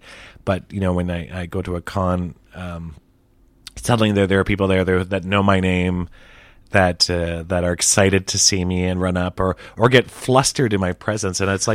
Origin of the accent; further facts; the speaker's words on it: Canada; I find it pretty rare, but then I'm from Canada, so it doesn't come up that often.